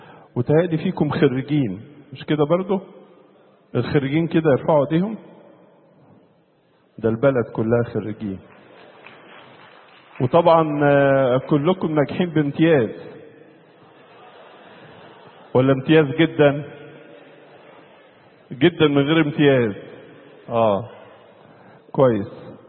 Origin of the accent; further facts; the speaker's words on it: Egypt; كنتش متخيل ان احنا عندنا في مصر مكان جميل وحلو بهذه الصورة الرائعة